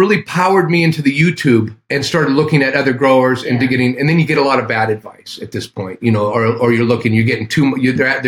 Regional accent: California, United States; now in Canada; I come from Northern California, now living in Canada. I moved up here about 6 years ago.

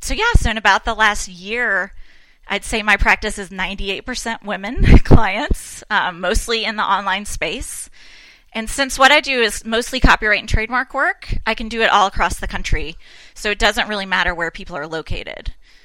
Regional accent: Tennessee, United States; I went to Vanderbilt in Nashville. I'm from Tennessee.

